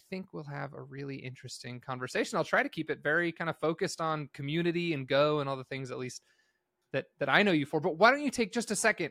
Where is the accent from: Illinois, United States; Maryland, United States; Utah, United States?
Utah, United States; I don't know if that's just because we're both from Utah